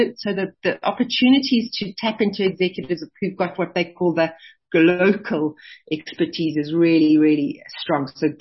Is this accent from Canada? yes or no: no; South Africa; if you hadn't gone abroad, how much, you know, would you appreciate being South African as much?